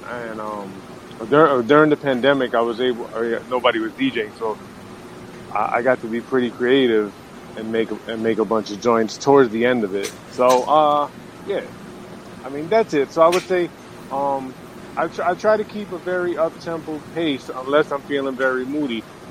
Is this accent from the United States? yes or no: yes; New York City, New York, United States; I'm from the Lower East Side of New York City, born and raised, residing in Bushwick now, but I came up, I guess, the early 80s in New York.